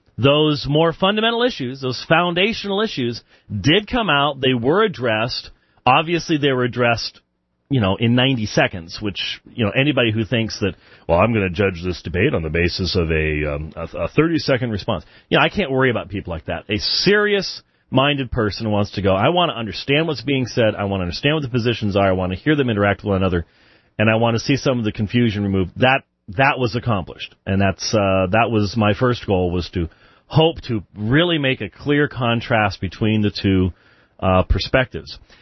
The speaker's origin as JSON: {"language": "English", "region": "Scotland", "country": "United Kingdom", "said": "I'm Scottish, for crying out loud."}